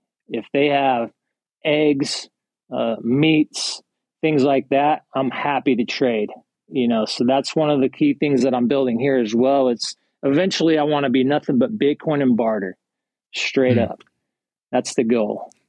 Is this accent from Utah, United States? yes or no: yes; Salt Lake City, Utah, United States; moved away as an adult; now in East Texas, United States; I'm originally from Salt Lake City. At that time, I described earlier when the world went to hell, we decided to move out here to East Texas and start a homestead.